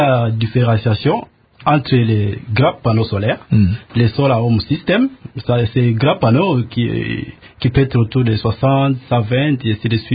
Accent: DR Congo; nous, en tant que Congolais, nous sommes dans une économie à court terme.

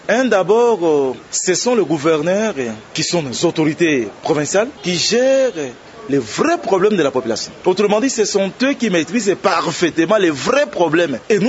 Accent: DR Congo; N'oubliez pas qu'ici, chez nous, en RDC, la justice n'est pas gratuite

